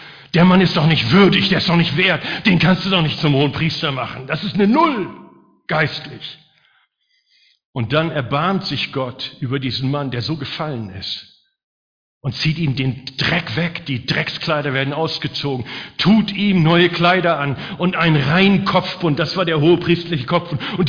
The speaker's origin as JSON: {"language": "German", "region": "Northern Germany", "country": "Germany", "said": "Ich als Deutscher aus Norddeutschland ohne Löwenkenntnis hätte das nie gedacht."}